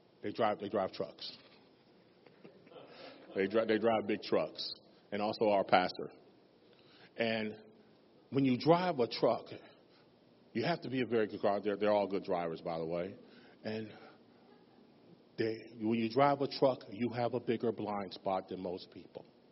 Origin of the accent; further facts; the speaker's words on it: Cleveland, Ohio, United States; I can't change the former life I came from, the circumstances in which shaped my life growing up in Cleveland.